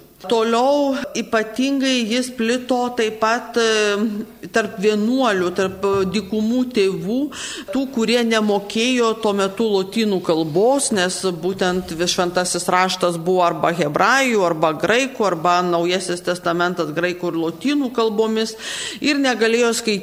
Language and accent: Lithuanian; Telšiai County, Lithuania; Nors mes kalbam iš Telšių ir man tai trupučiuką šitą temą prisipažinsiu yra tokia sudėtinga, nes mes Žemaičiai